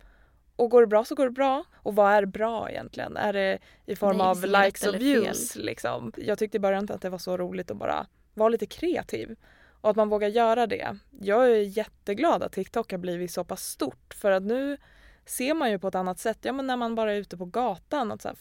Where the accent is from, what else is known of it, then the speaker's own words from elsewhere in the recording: Gävle, Gävleborg County, Sweden; Vi kommer ju från Gävle båda två.